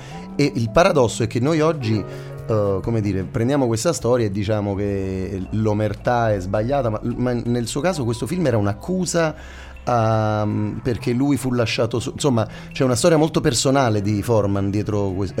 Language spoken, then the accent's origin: Italian; Naples, Campania, Italy; a volte da napoletano, ma napoletano che il napoletano lo scrive anche, cioè lo so scrivere